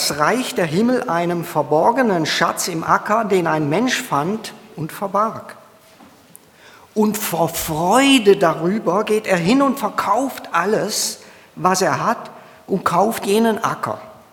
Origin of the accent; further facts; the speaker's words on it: Baden-Württemberg, Germany; Ich komme aus der Nähe von Pforzheim, bin verheiratet, habe zwei Söhne